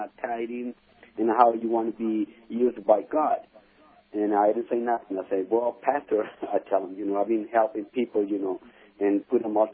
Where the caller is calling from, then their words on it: Salinas, California, United States; Hi. I'm coming from Salinas.